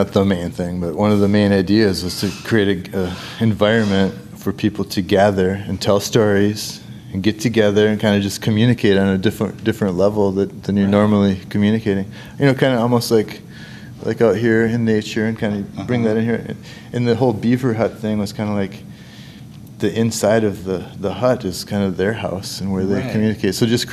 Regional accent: Winona, Minnesota, United States; Because I'm from here. I'm from Winona.

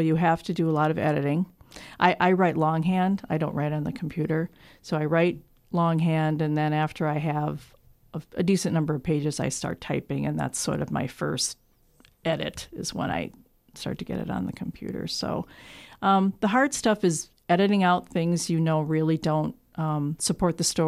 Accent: Milwaukee, Wisconsin, United States; now in Winona, United States; And I'm from a large town. I'm from Milwaukee

